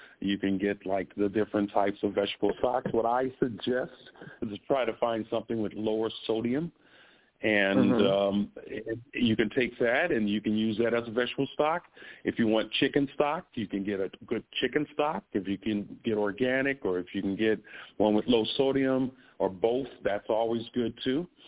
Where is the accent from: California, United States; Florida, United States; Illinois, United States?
Illinois, United States; Chicago; It's kind of cold out there, and which is good for me because I'm from Chicago, and so this